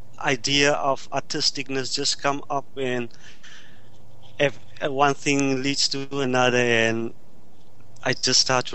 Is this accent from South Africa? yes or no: yes; South Africa; It's just so sad that we as South African artists don't get an opportunity to go outside more often.